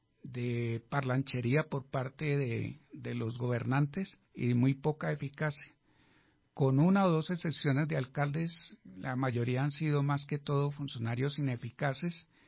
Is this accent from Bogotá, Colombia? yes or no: yes; Bogotá, Colombia; somos los bogotanos, los ciudadanos que pagamos impuesto y vivimos aquí en la ciudad.